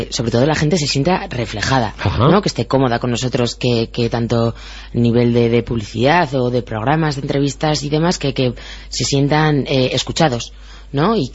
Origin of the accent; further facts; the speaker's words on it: Peralta, Navarre, Spain; Peralta es maravilloso. Peralta es el mejor pueblo del mundo mundial. No, Peralta es una población de 6.000 habitantes, que se sitúa